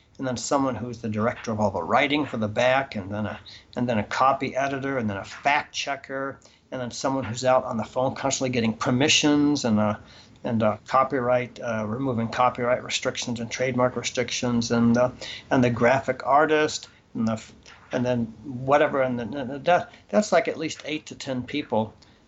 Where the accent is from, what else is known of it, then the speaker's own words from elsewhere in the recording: Boston, Massachusetts, United States; Well, I'm from Boston, so I'm the Tom Brady New England Patriots, the ones who win all the time.